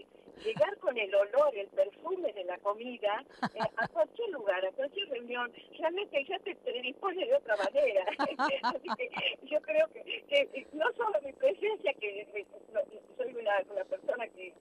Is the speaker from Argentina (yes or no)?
yes; San Carlos, Salta, Argentina; todo lo que se ha vivido en San Carlos, en mi pueblo, en el Valle Calchaquí